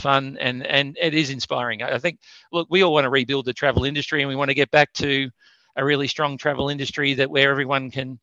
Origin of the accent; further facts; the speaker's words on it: Australia; Like, I come from Australia, and I don't think it's just a typical Australian thing